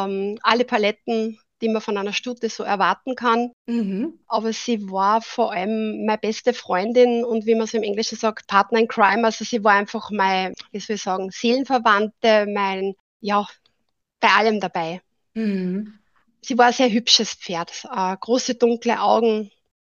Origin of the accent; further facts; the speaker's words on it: Austria; ich bin 51 Jahre alt. Ich bin aus Österreich, darum hoffe ich sehr, dass ich nicht allzu sehr in den Dialekt verfalle.